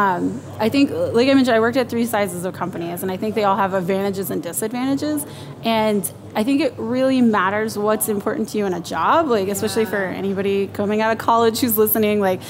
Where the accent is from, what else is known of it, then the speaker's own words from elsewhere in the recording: Houston, Texas, United States; also born or lived in Austin / Madison / Copenhagen; now in Seattle, United States; I've lived kind of all over at this point. I'm originally from Texas. I was born and raised Houston. I went to school in Austin. I moved to Madison for a while, lived in Copenhagen, and then came here.